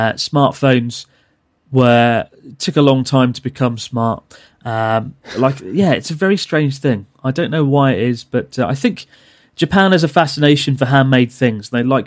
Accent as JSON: {"language": "English", "town": "Maidstone", "region": "South East England", "country": "United Kingdom", "said": "So I'm from Kent, which is just outside of London, about 45 minutes. And it's a little town called Maidstone."}